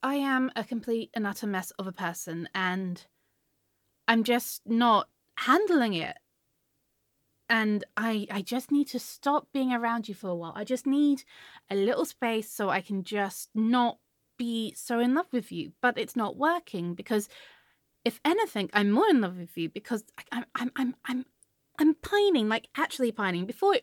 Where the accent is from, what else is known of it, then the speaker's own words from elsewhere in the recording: England, United Kingdom; It's just more like an affinity for tea because I'm English.